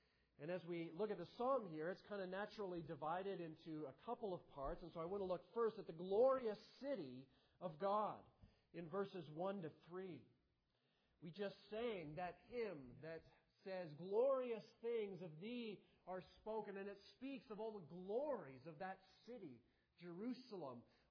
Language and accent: English; Ingersoll, Ontario, Canada; born there; I was born in Ingersoll, Ontario, Canada. That's what it says on my birth certificate. Ingersoll is a little town not too far from London, Ontario. Ingersoll is famous for its cheese.